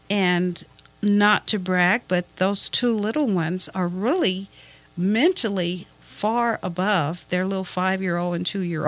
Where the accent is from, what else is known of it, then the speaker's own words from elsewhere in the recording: Denver, Colorado, United States; moved away; Well, my brother and I were raised in Denver, Colorado, brought here in Never Will Forget, Christmas 1955.